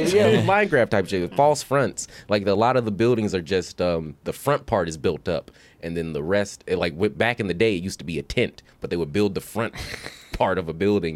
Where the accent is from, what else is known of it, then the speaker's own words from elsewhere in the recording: United States; and like I've been an American this whole time.